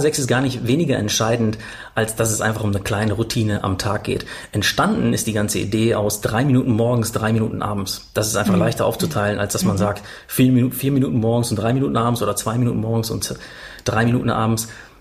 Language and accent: German; Paderborn, North Rhine-Westphalia, Germany; wir hatten damals einen Park in Paderborn, war das, wo ich aufgewachsen bin.